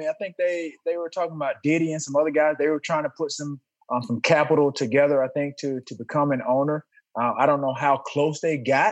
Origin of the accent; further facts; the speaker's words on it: Alabama, United States; Alabama. I'm Alabama over here.